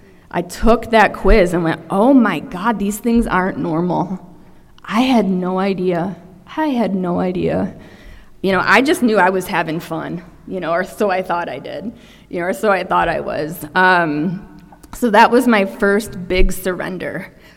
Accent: Michigan, United States; I'm from Michigan, right? And Michigan people are super nice.

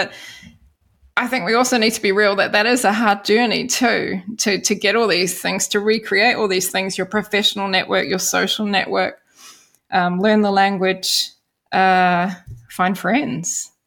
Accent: New Zealand; accent: New Zealand; All my New Zealand accent throws them off, but again, I feel stronger and confident that I can bounce back from some of that.

